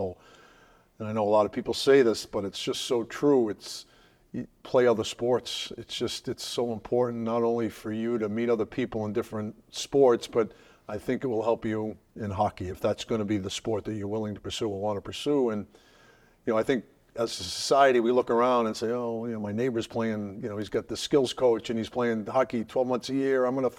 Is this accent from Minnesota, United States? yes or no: no; Cranston, Rhode Island, United States; growing up in Cranston, Rhode Island, playing prep school hockey at the Kent School in Connecticut, you only know your own little world.